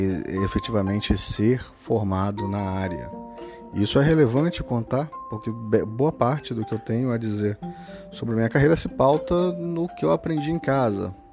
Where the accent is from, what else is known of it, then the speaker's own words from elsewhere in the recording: Campos dos Goytacazes, Rio de Janeiro, Brazil; born there; eu nasci em Campos, nasci em 83... Campos é uma cidade aqui do interior do estado, perto de Macaé, Campos dos Goytacazes, aqui no estado do Rio. E sou filho de um português